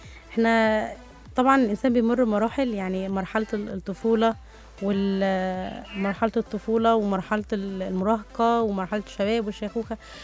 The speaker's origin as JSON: {"language": "Arabic", "country": "Egypt", "said": "احنا عندنا في مصر الثانوية العامة،"}